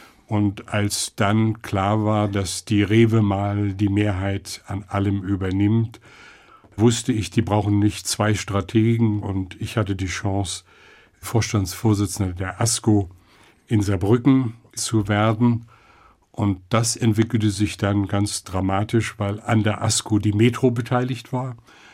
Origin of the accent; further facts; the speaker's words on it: West Pomeranian Voivodeship, Poland; also born or lived in Szczecin; Ja, ich bin ja in Stettin geboren. Mit meiner Mutter habe ich aber in Hinterpommern bei den Großeltern gelebt.